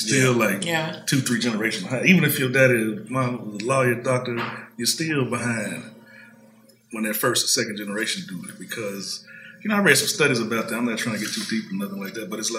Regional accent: Memphis, Tennessee, United States; I'm from Memphis, went to dental school at, there's a school called Meharry in Nashville.

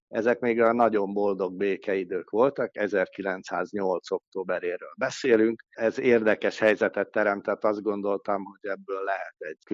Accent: Újpest, Budapest, Hungary; én végtelenül elfogult vagyok Újpesttel kapcsolatban. Az a szülőhazám, és borzasztó erősen kötődöm is hozzá ma is

